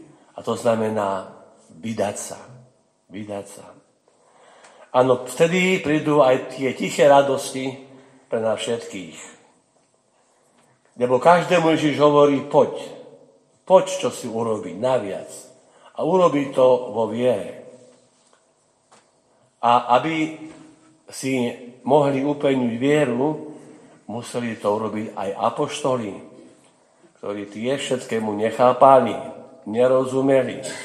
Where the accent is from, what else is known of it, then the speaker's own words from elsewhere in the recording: Žilina Region, Slovakia; Som z Oravy tiež viem pracovať však.